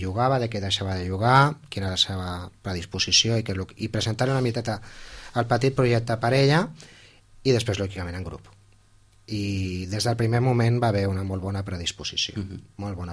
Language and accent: Catalan; Santa Coloma, Catalonia, Spain; Jo sóc natural de Santa Coloma